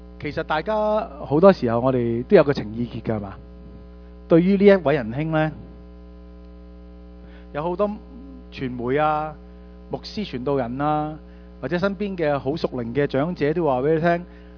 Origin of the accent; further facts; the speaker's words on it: Canada; 所以我哋加拿大人面對一個問題